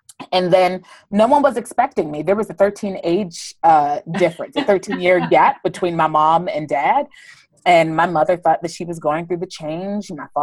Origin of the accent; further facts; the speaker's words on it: Pittsburgh, Pennsylvania, United States; Sure. So, I'm originally from Pittsburgh. I am the youngest of four, so three boys, and then myself.